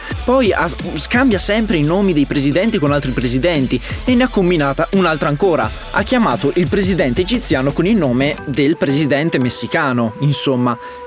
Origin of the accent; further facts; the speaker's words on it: Veneto, Italy; ho 18 anni, vengo dalla provincia di Verona